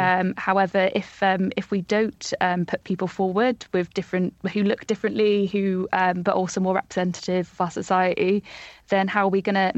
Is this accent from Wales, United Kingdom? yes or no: yes; Anglesey, Wales, United Kingdom; So I was I grew up in North Wales in a place called Ynysmon, where I was a young carer.